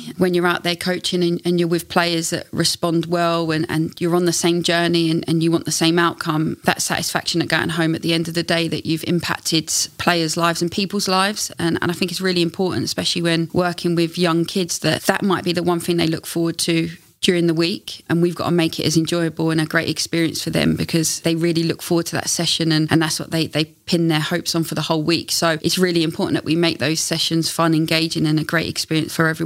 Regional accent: London, United Kingdom; I grew up in North London with brothers

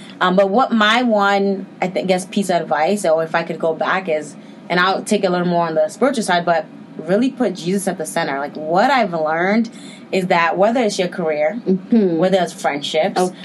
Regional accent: Nigeria; born there; we weren't born here, so we weren't citizens. And I was born in Nigeria.

